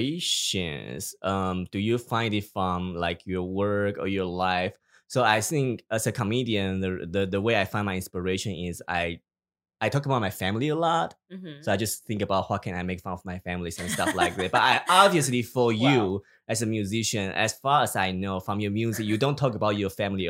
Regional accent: Taiwan; Because I grew up in Taiwan, and Taiwan is in Asia.

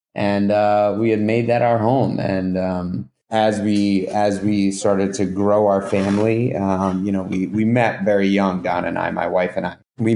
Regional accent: New York City, New York, United States; I'm born and raised in New York City. Never thought that I would even consider living full time in the country.

